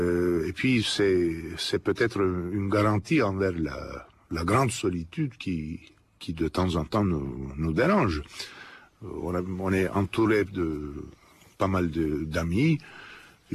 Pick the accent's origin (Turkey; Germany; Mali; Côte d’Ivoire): Turkey; les manuscrits étaient très importants chez nous en Turquie